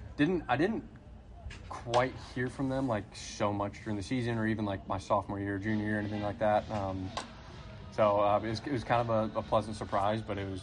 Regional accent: Detroit, Michigan, United States; Growing up in Detroit, we kind of – it's quite a bit.

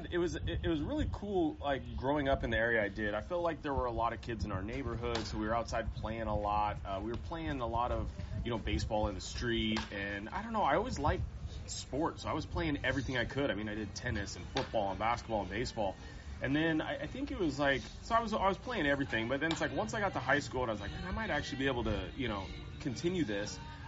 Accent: Santa Maria, California, United States; I grew up in Santa Maria on the Central Coast

